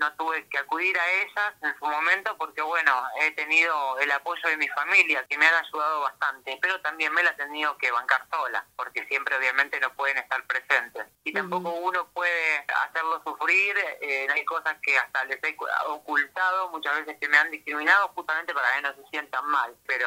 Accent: Ituzaingó, Buenos Aires Province, Argentina; Yo soy de Ituzaingó, pero el trabajo es acá.

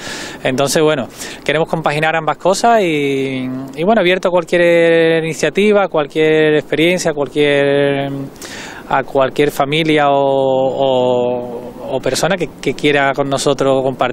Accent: Seville, Andalusia, Spain; nosotros somos de Sevilla, de Andalucía, de España

